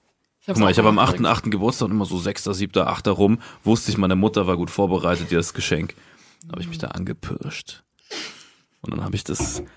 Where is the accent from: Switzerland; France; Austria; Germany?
Germany; Saarland; Ich komme aus dem Saarland, das ist ganz genau so.